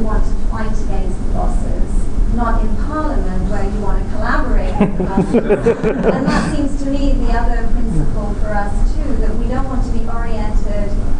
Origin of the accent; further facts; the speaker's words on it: Vermont, United States; I'm from Vermont, and I'm in the faculty union in Vermont.